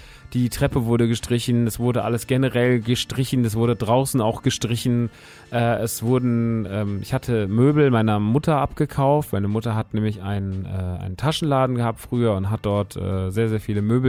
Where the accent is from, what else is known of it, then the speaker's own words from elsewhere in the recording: Rodgau, Hesse, Germany; Der Laden ist in Rottgau, meiner alten Heimat